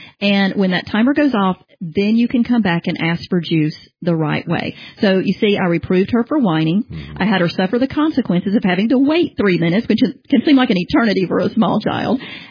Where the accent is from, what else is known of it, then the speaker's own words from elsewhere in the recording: Southern US, United States; Now, obviously, I'm from the South, so my kids said ma'am and sir.